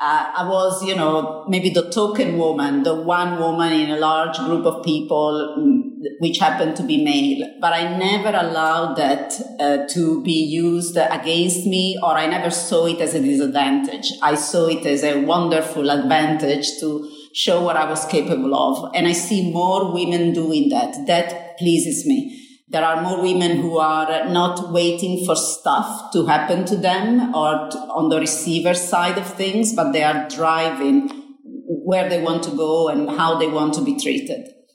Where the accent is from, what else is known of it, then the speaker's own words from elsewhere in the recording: Italy; accent: Italian; English is a second language; moved away as an adult; I don't see myself as Italian anymore. As you know, I've been over 30 years away from Italy. My accent maybe still has some Italian roots.